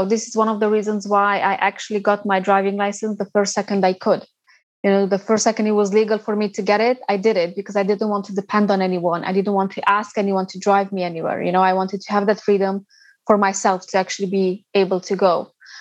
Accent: Romania; because we're both from Romania.

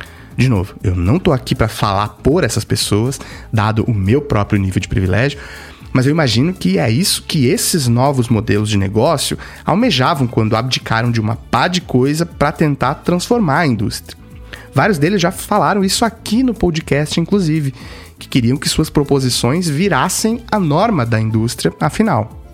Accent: Brazil; parecidos com nós mesmos, nascidos e criados no Brasil

